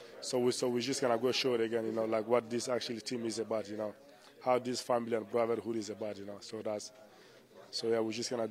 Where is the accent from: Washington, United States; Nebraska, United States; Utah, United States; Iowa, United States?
Utah, United States; You know, like, we are from Utah, you know. We are used to that.